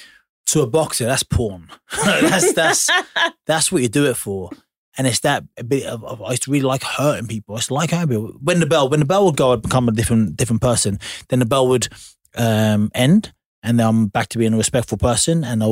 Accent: Lowestoft, East of England, United Kingdom; I grew up in Lowestoft, one of the most whitest, like underprivileged places in the country, poorest people in the country, like you know, ignored places in the country.

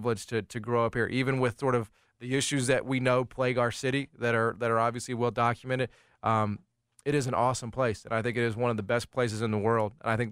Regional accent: Memphis, Tennessee, United States; people ask me where I'm from, like, I really love telling them that I'm from Memphis.

